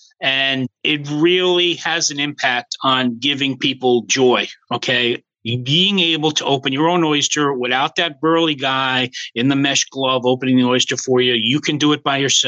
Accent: East Hampton, New York, United States; Well, I grew up here in East Hampton, New York, and we have a estuary right outside on our backyard, which grows oysters and clams.

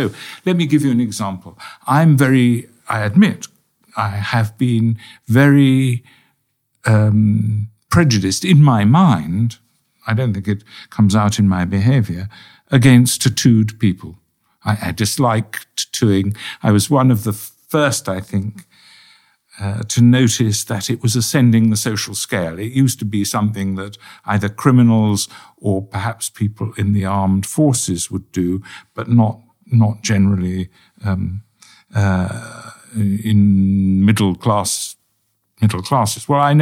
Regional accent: Czechia; English is a second language; moved away; I came from Czechoslovakia

